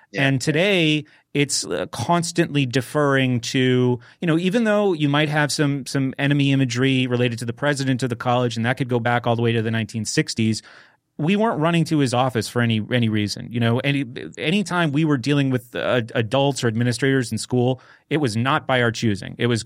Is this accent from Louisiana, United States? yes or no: no; New Hampshire, United States; And maybe it's just because I'm young and I'm from New Hampshire and I haven't seen a lot of things.